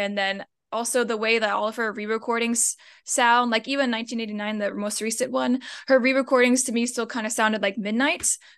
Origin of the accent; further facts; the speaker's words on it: Florida, United States; So, of course, Florida for me. I'm from Florida.